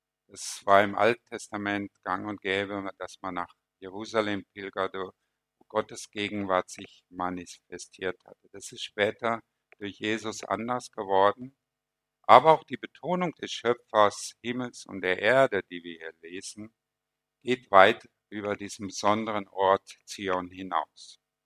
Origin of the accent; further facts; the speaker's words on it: Essen, North Rhine-Westphalia, Germany; also born or lived in Izmir; now in Turkey; Ich bin sehr lange, ich komme ursprünglich aus Essen, ist ja mehr oder weniger schon eine Großstadt. Und dann nach Izmir gezogen, Millionenstadt, 4, 5 Millionen Einwohner. Und wir haben sogar die letzten Jahre, bevor wir rüberkamen, 6 Jahre direkt am Meer gewohnt.